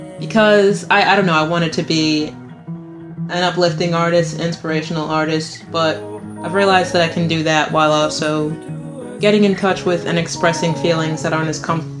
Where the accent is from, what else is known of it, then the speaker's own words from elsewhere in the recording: Dallas, Texas, United States; You know, I'm from Dallas, Texas, and this is where I was grounded, so I was feeling stuck.